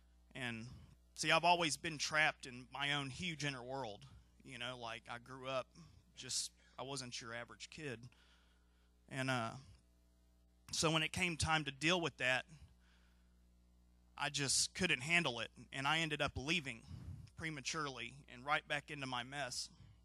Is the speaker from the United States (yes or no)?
yes; Dallas, Texas, United States; I'm from Dallas, Texas. I'm 34 years old. Let's see. I wasn't raised in a Christian household, although I did have very good parents, 3 younger sisters.